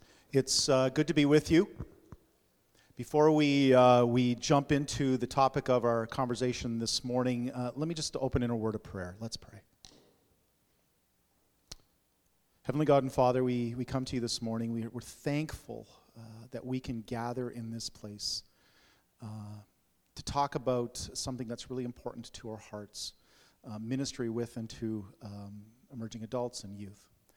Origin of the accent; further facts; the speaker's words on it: Alberta, Canada; now in Grand Rapids, United States; I don't come from Grand Rapids, I come from Alberta